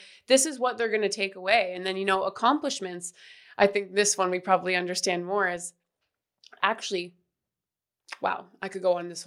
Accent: Canada; now in United States; I'm from Canada and I'm in the US

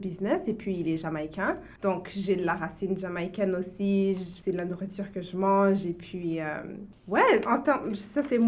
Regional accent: Ottawa, Ontario, Canada; now in Toronto, Canada; Maintenant, je suis à Toronto. Ça fait peut-être 8 ans. Je suis née ici, grandi à Ottawa.

